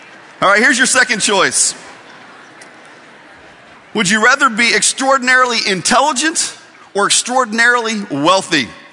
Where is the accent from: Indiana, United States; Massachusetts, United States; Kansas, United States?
Indiana, United States; I'm from Indiana, so basketball is a big deal to me.